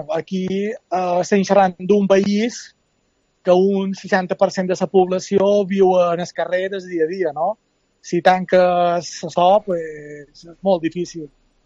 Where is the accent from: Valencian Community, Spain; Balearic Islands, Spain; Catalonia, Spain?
Balearic Islands, Spain; Ciutadella; also born or lived in Colombia; now in Cancún, Mexico; Jo fa 25 anys que som fora de Ciutadella, però ben cada any, dues o tres vegades. Vale? He estat visquent uns anys a Colòmbia i ara fa 20 anys que som aquí a Mèxic. Som a Cancún